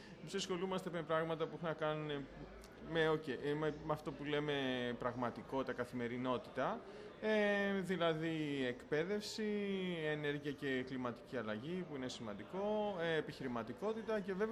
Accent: Piraeus, Attica, Greece; moved away as an adult; also born or lived in United States; γεννήθηκα και μεγάλωσα στην Ελλάδα, στον Πειραιά.

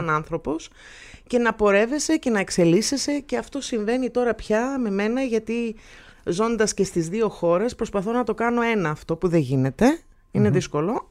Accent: New York, United States; now in Greece; όταν ζεις ανάμεσα σε δύο χώρες, όπως εγώ που μεγάλωσα στη Νέα Υόρκη. Και ερχόμενη στην Ελλάδα πάλι γυρνούσα στη Νέα Υόρκη και συνέχεια γινόταν αυτό το πράγμα. Τα τελευταία χρόνια τώρα είμαι στην Ελλάδα.

